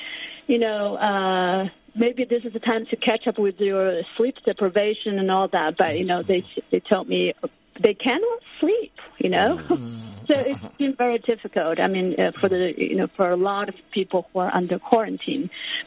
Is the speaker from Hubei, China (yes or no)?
yes; Hubei, China; born or raised there; English is a second language